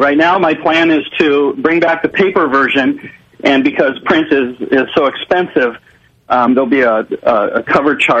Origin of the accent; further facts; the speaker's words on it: Lynden, Washington, United States; also born or lived in Minnesota; I did not, actually. I grew up in Linden.